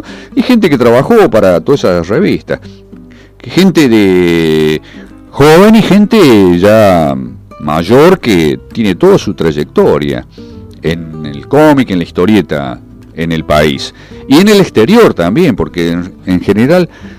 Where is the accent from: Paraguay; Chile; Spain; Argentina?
Argentina; Córdoba; Fui a visitar a los parientes. Yo soy cordobés, así que fui a visitar a los parientes